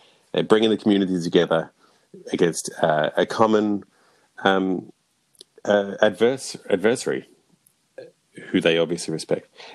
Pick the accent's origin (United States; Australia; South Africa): Australia; Yeah, as I'm Aussie and you're British, I'm tempted to argue that we could see this as an affectionate jibe.